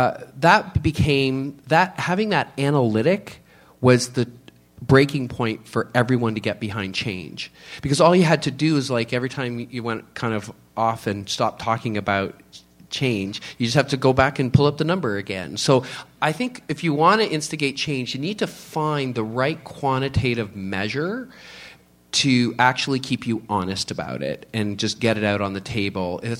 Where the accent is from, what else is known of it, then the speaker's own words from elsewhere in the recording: Canada; now in Philadelphia, United States; I was actually new to the U.S. I'm from Canada, so I didn't know what the vibe of the community was at all.